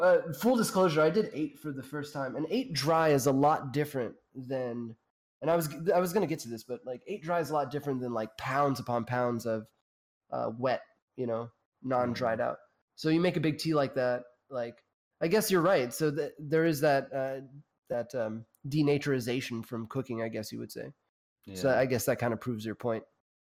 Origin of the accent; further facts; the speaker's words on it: the South, United States; I grew up in the South and you didn't fucking buy mushrooms.